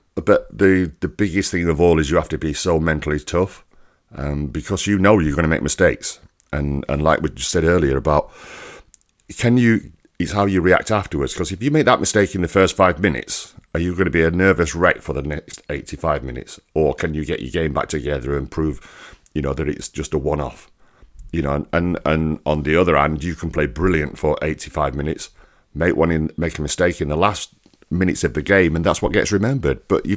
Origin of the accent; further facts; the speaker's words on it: Rotherham, Yorkshire and the Humber, United Kingdom; I'm a lad from Rotherham. I grew up with nothing.